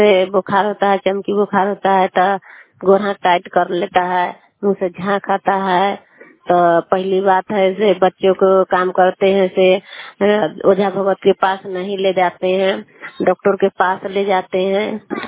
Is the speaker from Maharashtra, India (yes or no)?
no; Muzaffarpur, Bihar, India; मुजफ्फरपुर, दामोदरपुर के।